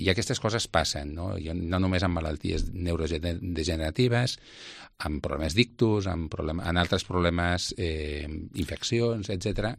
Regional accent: Lleida, Catalonia, Spain; jo que sóc fill de Lleida

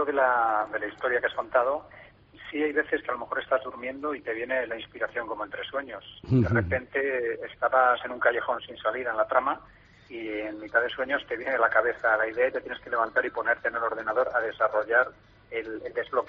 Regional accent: Castilla-La Mancha, Spain; Primero la empecé a presentar aquí en mi tierra, donde ha tenido ya, como os he comentado, mucho éxito.

